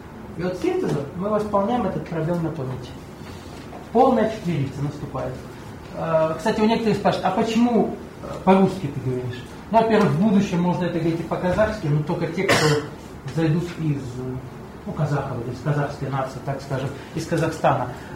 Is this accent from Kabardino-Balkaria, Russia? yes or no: yes; Nalchik, Kabardino-Balkaria, Russia; also born or lived in Ulan-Ude / Crimea; я родился в Улан-Удэ. Это Бурятия. Буддийская территория. Вырос в Нальчике. это Кабардино-Балкария.